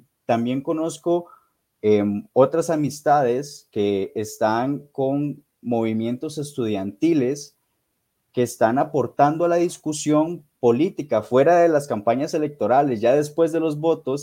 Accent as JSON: {"language": "Spanish", "country": "Costa Rica", "said": "inclusive a partidos políticos en mi país, Costa Rica."}